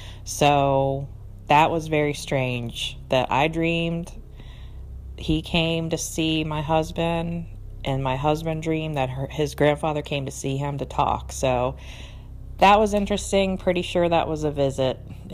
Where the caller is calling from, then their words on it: Richmond, Virginia, United States; I'm calling from Richmond, Virginia.